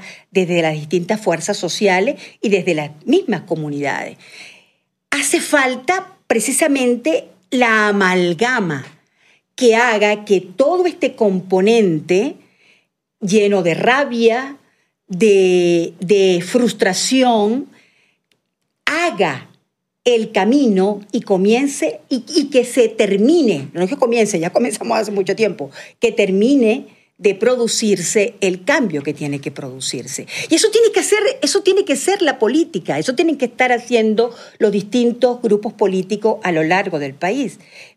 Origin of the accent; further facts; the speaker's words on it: Venezuela; Y así somos los venezolanos.